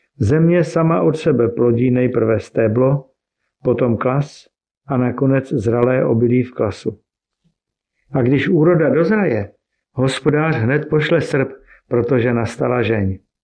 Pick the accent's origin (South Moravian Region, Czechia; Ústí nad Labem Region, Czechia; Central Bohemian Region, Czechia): Ústí nad Labem Region, Czechia; Litoměřice; now in Hradec Králové, Czechia; Žiji s manželkou Martinou a dětmi Albertinou a Evaldem. Pocházím z Litoměřic.